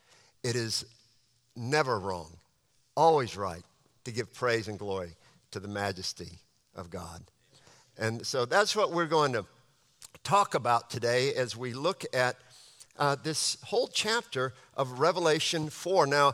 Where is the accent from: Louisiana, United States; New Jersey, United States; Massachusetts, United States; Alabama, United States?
Alabama, United States; moved away as an adult; now in Virginia, United States; Most of y'all know that I grew up in the deep south. I moved here from Alabama and lived there almost the entirety of my life. I love it down there.